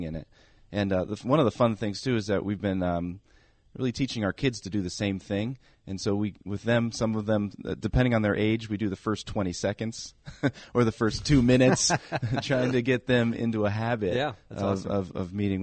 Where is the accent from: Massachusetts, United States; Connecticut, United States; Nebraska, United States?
Connecticut, United States; now in Minnesota, United States; Yeah, so I grew up in Connecticut